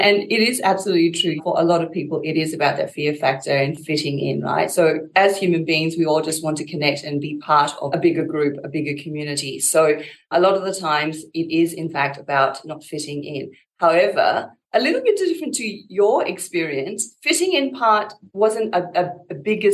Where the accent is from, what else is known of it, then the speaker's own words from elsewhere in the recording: Australia; also born or lived in Myanmar; I am from Australia. But I'm Burmese Australian first, Burmese first, and then Australian. And I always talk about the two together because I've lived in both places and I identify as both